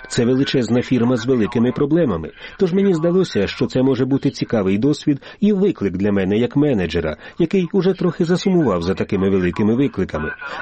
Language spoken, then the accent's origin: Ukrainian; Poland; Мені здається, що ми, поляки, користуючись нашим досвідом, можемо допомогти Україні